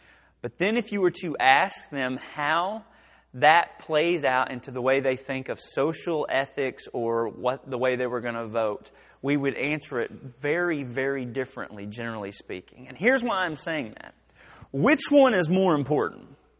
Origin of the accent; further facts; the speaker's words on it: Benton, Arkansas, United States; So when I was 12 years old, I grew up in Benton, Arkansas, and my buddy and I, Richard, the guy that I grew up with, who was also homeschooled, we started door knocking